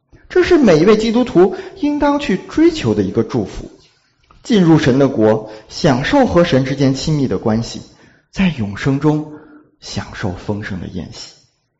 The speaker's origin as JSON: {"language": "Chinese", "region": "Beijing", "country": "China", "said": "菜单呢，里面也按照这个北京的习俗，我是北京人，鸡鸭鱼肉都要齐全"}